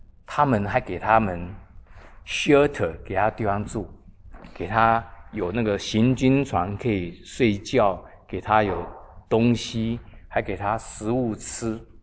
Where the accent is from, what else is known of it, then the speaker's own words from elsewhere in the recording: China; 我们中国人观念是这样子啊，我们在那种环境中长大的就是这样子啊